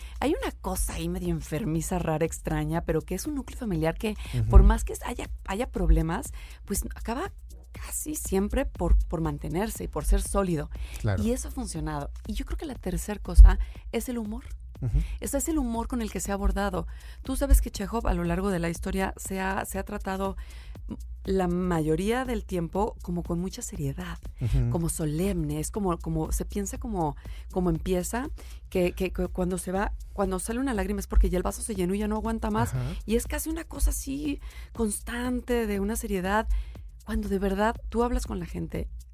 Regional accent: Mexico; Y como mexicanos, pasa lo mismo.

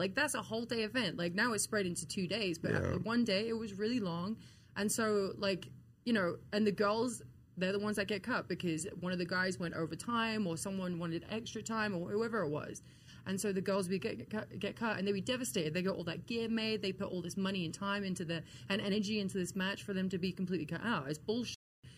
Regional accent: England, United Kingdom; this one giant stadium, you know, in London, and it's Wembley Stadium. So yeah, to go there and be in my home country with all my friends and family

